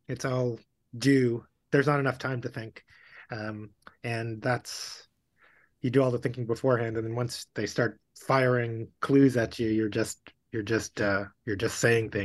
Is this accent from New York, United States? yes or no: yes; New York, United States; born or raised there